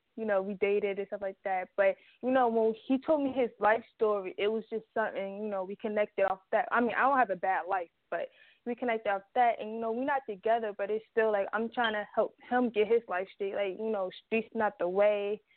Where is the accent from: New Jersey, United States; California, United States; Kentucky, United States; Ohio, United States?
New Jersey, United States; I'm from North Jersey, and that's like what like a dangerous place